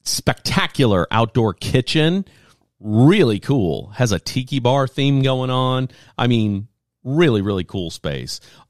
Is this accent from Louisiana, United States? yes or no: yes; Lafayette, Louisiana, United States; 6 miles outside of my hometown of Lafayette, Louisiana, in a tiny town called Bro Bridge.